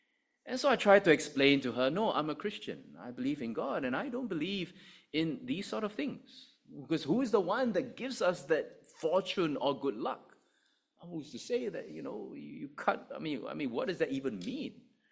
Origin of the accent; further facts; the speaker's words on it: Singapore; Okay, I mean, just make conversation, I explained, I'm from Singapore.